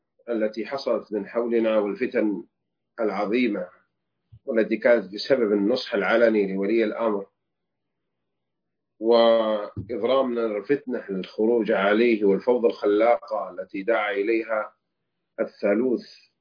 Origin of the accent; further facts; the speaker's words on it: Saudi Arabia; فهذا يدل على فضل بلادنا المملكة العربية السعودية